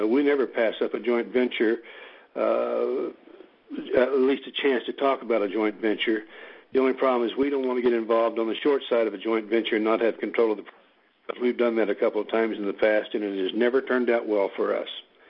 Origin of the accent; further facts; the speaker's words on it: Oklahoma, United States; I'm born and raised in Oklahoma, so I enjoy taking things out of Texas anytime I can.